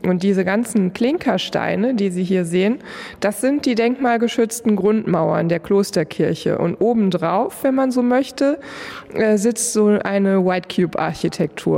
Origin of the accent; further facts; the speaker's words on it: Northern Germany, Germany; wie wir sie als Norddeutsche noch nicht ganz so verinnerlicht haben